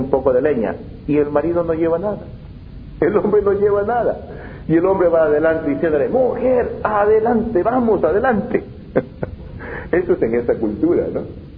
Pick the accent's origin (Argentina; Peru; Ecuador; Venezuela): Ecuador; Hay lugares en los campos, en mi país, por ejemplo, en Ecuador